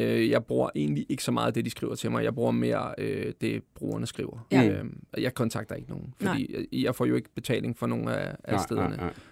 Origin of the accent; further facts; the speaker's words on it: Glostrup, Capital Region of Denmark, Denmark; jeg kommer fra Glostrup, ikke? Og det er sådan, vi altid har snakket